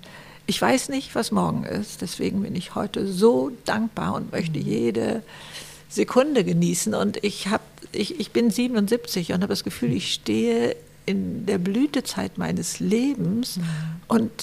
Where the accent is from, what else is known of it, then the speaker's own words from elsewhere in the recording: Lower Saxony, Germany; Ich komme aus Niedersachsen